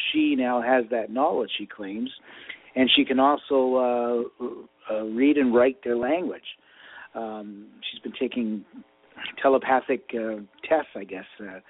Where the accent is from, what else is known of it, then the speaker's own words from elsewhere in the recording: Canada; When I was growing up in Canada, they were Cole's Notes.